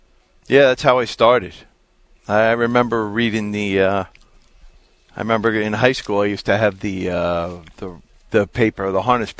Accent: Tenafly, New Jersey, United States; New Jersey.

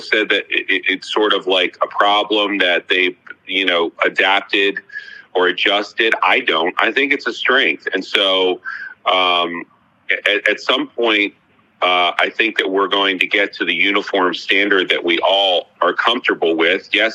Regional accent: Florida, United States; Some states, like my home state of Florida, has figured out a way

